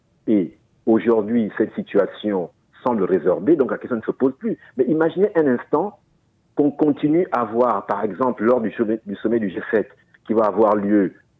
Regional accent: Gabon; je suis gabonais

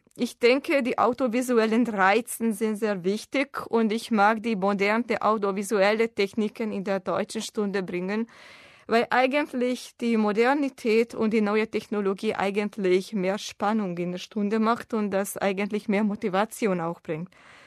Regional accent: Győr, Győr-Moson-Sopron, Hungary; German is a second language; Ich komme aus Ungarn, aus Győr. Győr ist eine Stadt in der Nähe der östlichen Grenze, nicht so weit von Österreich. Mein Geburtsjahr ist 1983 und ich arbeite als Trainerin bei einer deutschen Autoherstellerfirma in Győr.

